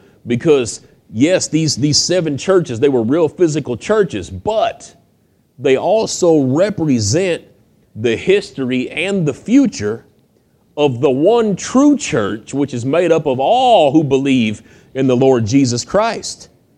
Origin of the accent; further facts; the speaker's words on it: United States; I mean, I'm an American. I speak English.